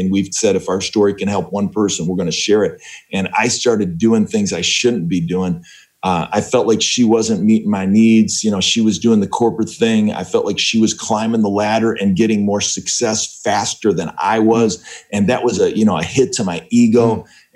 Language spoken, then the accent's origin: English; Ohio, United States; We grew up in Northeastern Ohio, but we kept our relationship going throughout college.